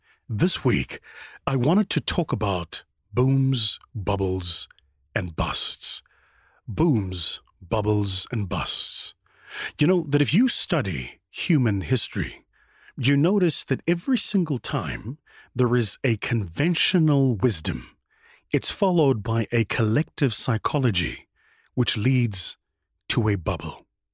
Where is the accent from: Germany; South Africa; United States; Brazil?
South Africa; where my home country, South Africa, is at the moment